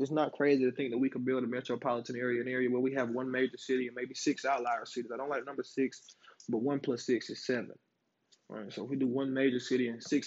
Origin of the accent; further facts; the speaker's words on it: Georgia, United States; I'm from Georgia, so that's why I want to do Atlanta.